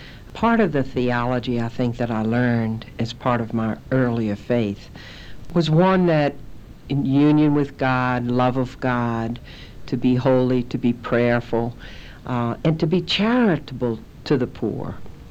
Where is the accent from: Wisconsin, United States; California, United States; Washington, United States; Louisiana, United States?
Louisiana, United States; Baton Rouge; Well, I'm a Southern girl. I grew up in Baton Rouge, Louisiana, a very close family, Catholic family.